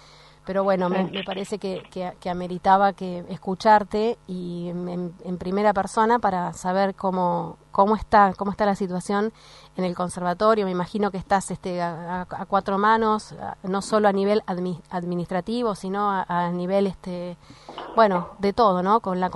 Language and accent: Spanish; Bahía Blanca, Buenos Aires Province, Argentina; la verdad es que Bahía Blanca, mi ciudad natal, su situación de emergencia me hizo como cambiar de puerta